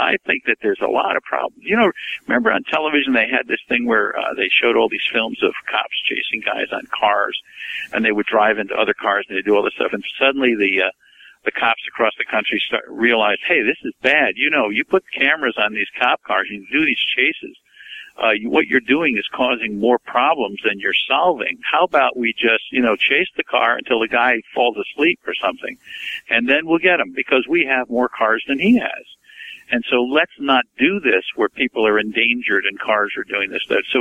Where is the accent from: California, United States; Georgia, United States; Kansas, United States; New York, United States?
New York, United States; Brooklyn; I grew up in Coney Island and other places in Brooklyn where we had gangs roaming the street all the time